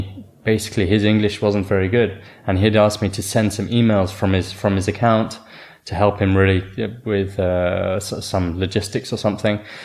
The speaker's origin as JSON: {"language": "English", "country": "Kenya", "tie": "born or raised there", "said": "Well, I mean, I was born in Kenya, grew up there."}